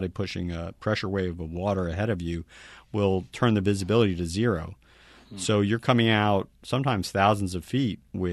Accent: Miami, Florida, United States; You know, I grew up in Miami, my kind of ancestral village, and we're surrounded by water.

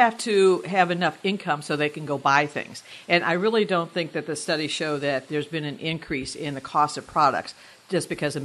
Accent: Cincinnati, Ohio, United States; I'm from Cincinnati, so I can work with John Boehner.

